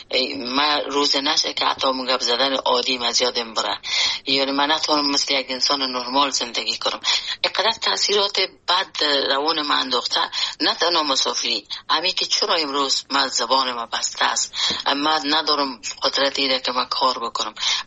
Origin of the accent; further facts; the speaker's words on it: Afghanistan; moved away; خود اجتماعی افغانستان که در اوج بزرگ شدیم، در اوج کار کردیم